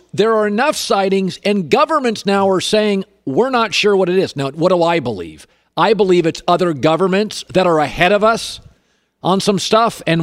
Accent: Pacific Northwest, United States; So I grew up in the Pacific Northwest.

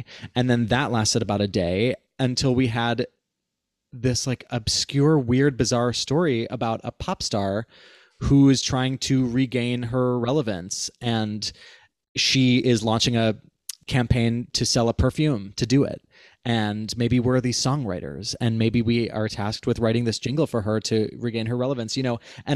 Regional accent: Cleveland, Ohio, United States; So Alex and I grew up together in Cleveland, Ohio, and we did, I know, twist.

